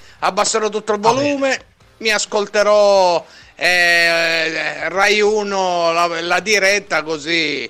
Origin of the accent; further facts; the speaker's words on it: Turin, Piedmont, Italy; now in Jakarta, Indonesia; è un campagnin, detto in piemontese, io sono di Torino